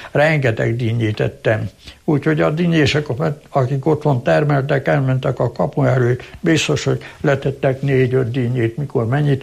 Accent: Great Hungarian Plain, Hungary; Én, mint alföldi ember, az iparvidéket nem tudtam megszokni.

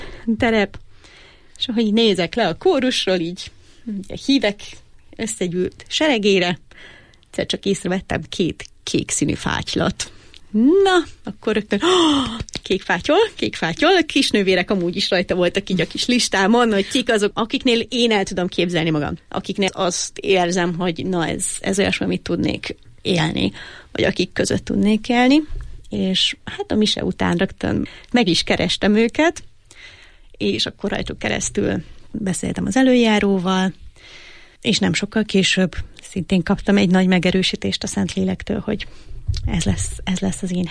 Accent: Budapest, Hungary; amikor nálunk Pasaréten nőttem fel

